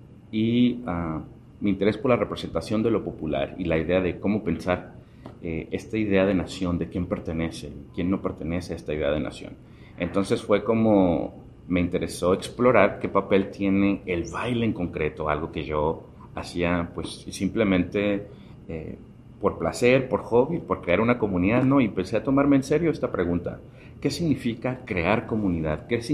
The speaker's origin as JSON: {"language": "Spanish", "country": "Mexico", "lives_now": "Washington, United States", "said": "en México, en mi pueblito, en Los Ángeles, en San Francisco o ahora aquí en Washington"}